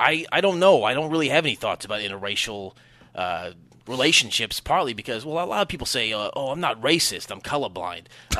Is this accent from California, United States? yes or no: no; New Jersey, United States; We're from North Jersey, and we work a lot of sanitation.